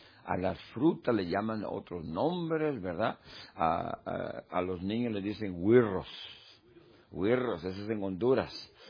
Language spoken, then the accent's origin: Spanish; Costa Rica; now in New York, United States; yo soy de Costa Rica y la gente se... ¿Pero usted no habla como tico? Sí, pero yo soy de Costa Rica.